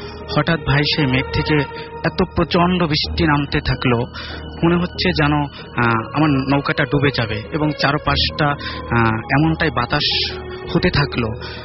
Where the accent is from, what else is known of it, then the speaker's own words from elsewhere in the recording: Madaripur, Dhaka Division, Bangladesh; আমার দেশের বাড়ি হচ্ছে মাদারীপুর।